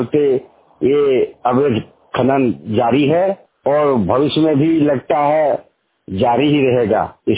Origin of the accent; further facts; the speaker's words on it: Basantpur, Jharkhand, India; देवघर जिला से थाना जसीडी ग्राम बसंतपुर का रहने वाला हूँ। सामाजिक व कृषक हूँ।